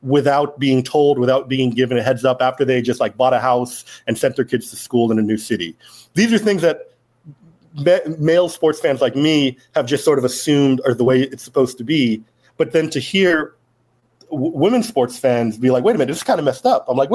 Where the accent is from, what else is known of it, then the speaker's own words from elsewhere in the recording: California, United States; we're Golden State Warrior fans. We're from the Bay Area.